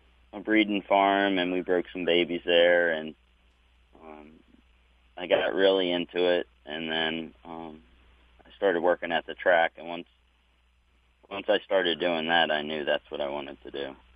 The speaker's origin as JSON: {"language": "English", "region": "Maryland", "country": "United States", "tie": "born or raised there", "said": "I was born and raised here in Maryland"}